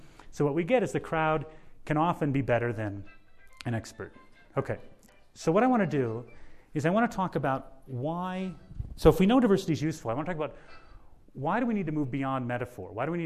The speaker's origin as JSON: {"language": "English", "region": "Michigan", "country": "United States", "tie": "born or raised there", "said": "cost my home state, Michigan, a lot of business."}